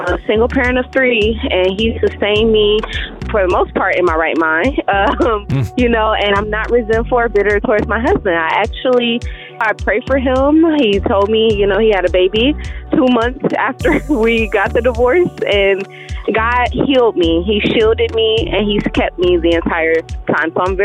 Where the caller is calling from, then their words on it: Arizona, United States; I'm calling from Arizona.